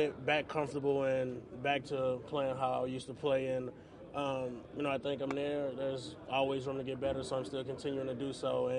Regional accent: Louisiana, United States; also born or lived in Alabama; growing up in Louisiana and playing at Alabama, I'm kind of used to it.

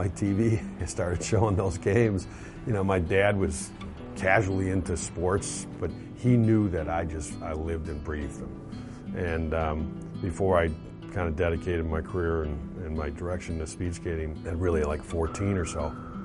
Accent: Wisconsin, United States; I take a lot of pride in telling people I'm a cheesehead. I don't even say I'm from Wisconsin.

